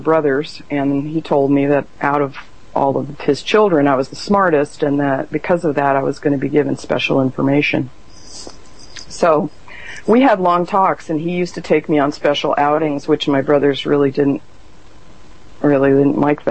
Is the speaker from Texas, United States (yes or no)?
no; El Segundo, California, United States; also born or lived in Culver City; I was born in Culver City, California, and I was raised in El Segundo, which is Southern California, about a mile and a half from the beach. And I was a beach baby.